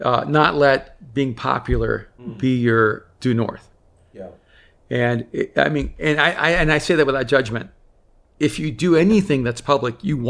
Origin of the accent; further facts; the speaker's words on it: El Salvador; now in United States; even though I'm from El Salvador and my body is designed for soccer.